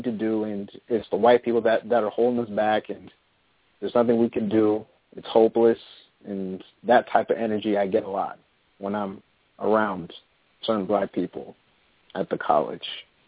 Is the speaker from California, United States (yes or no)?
yes; California, United States; born there; my parents are from Ghana and I was born here in California